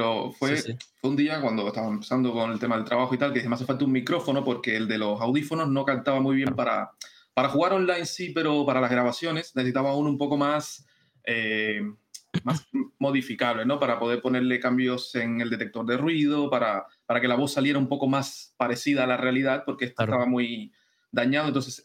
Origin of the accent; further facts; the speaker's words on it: Cuba; Yo era muy chamaco todavía, vivía en Cuba, no teníamos ni siquiera acceso a internet